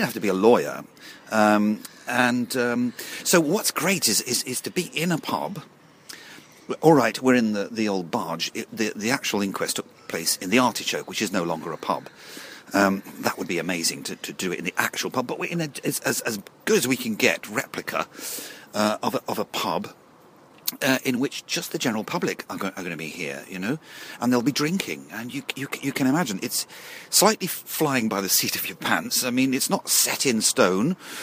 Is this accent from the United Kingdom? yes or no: yes; Bedford, East of England, United Kingdom; And I'm something of an interloper. I'm from Bedford. Don't tell anybody. I'm from Bedfordshire.